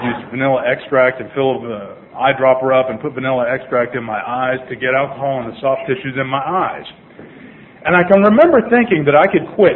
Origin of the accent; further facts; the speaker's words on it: Tulsa, Oklahoma, United States; I grew up in Tulsa, Oklahoma. I'm from the right side of town.